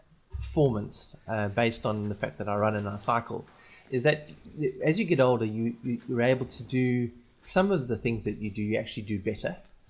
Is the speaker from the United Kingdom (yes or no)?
yes; Scotland, United Kingdom; I come from Scotland, so it isn't that one would consider a hot climate.